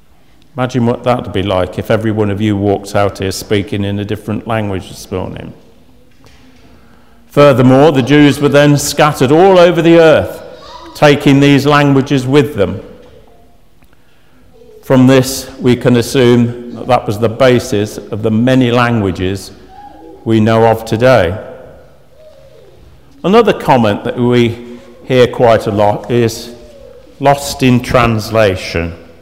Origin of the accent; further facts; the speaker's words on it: Raunds, East Midlands, United Kingdom; Now, I'm originally from Rouen's, or if you live in Rance, it's Rance. There's no D in it.